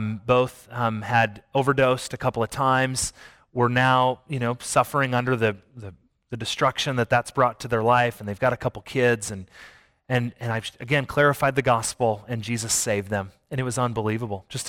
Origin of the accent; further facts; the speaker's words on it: South Dakota, United States; I'm from South Dakota. You live in South Dakota, you got to drive a pickup.